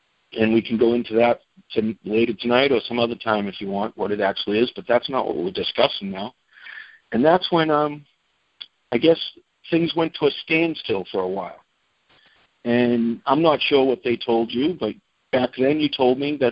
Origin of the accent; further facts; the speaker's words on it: Massachusetts, United States; Well, Shannon Sylvia, who's from Massachusetts, my hometown, right?